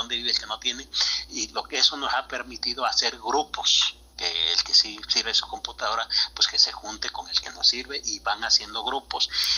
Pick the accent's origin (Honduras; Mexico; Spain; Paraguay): Mexico; Oaxaca; de Oaxaca, y convivo con la gente, como yo voy a comunidades